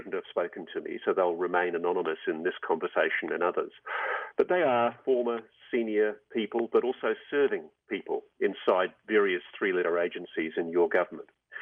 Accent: Australia; I pulled rank as an Australian journalist.

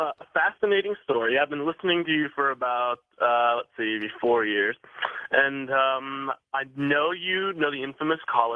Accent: Portland, United States; now in Denver, United States; I'm originally from Portland, but I was walking around downtown near the Capitol.

